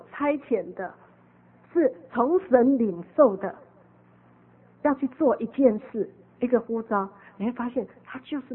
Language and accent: Chinese; Taiwan; now in Los Angeles, United States; 虽然我从台湾出来的时候几乎大多数人都不赞成，我的父母也不赞成，很多爱我的都不赞成那可是我很清楚是神的旨意，所以我就到了洛杉矶